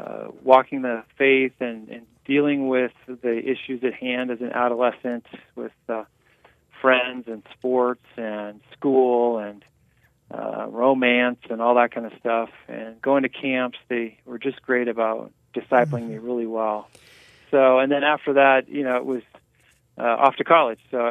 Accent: Yakima, Washington, United States; I grew up in sort of a backwater town of central Washington called Yakima, and it was a big place of agriculture.

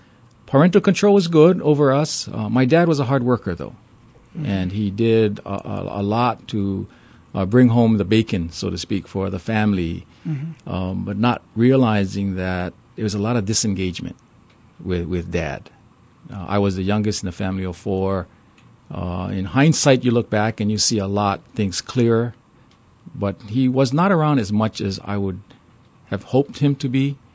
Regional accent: Pearl City, Hawaii, United States; I grew up in Pearl City. Did all my Hanabara days, you know, running through cane fields, just to kind of show my age here. Mm-hmm. Pearl City was considered country, and very rarely came into the city.

